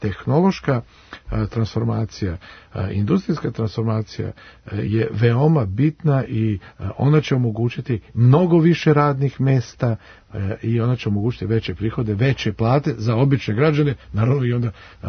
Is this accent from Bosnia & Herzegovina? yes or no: no; Serbia; ne samo kod nas u Srbiji, nego u celoj Evropi